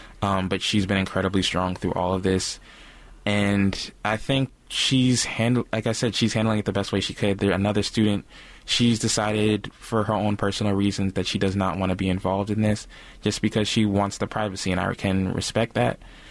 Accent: New Jersey, United States; now in Washington, United States; I'm originally from New Jersey. Shout out to New Jersey. And I always tell her I love the city of Washington, D.C.

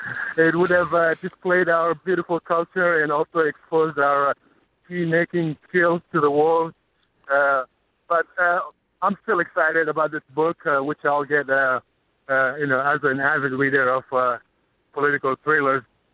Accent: Mauritania; I'm also from Mauritania.

